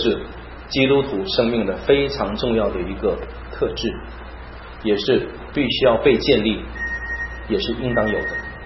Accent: China; 包括我们中国人背景里面有很多中国旧的文化，道家思想、儒家思想、佛教的一些的东西

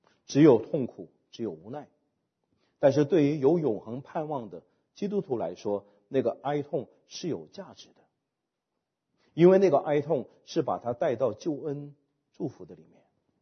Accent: China; 我们中国人叫做外柔内刚啊

